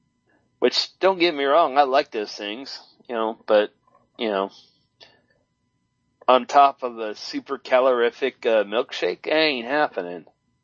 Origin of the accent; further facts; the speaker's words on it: Pennsylvania, United States; You know, I came from Pennsylvania, and I never heard of it until I talked to you.